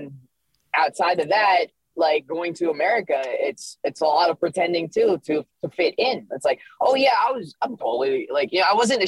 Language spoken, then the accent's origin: English; Philippines; it wasn't that I wasn't proud of being Filipino, but I grew up in the Philippines where being Filipino was kind of frowned upon.